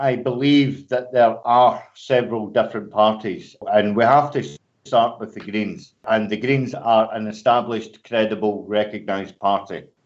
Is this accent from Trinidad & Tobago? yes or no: no; Scotland, United Kingdom; Personally, when I travel, I'm Scottish.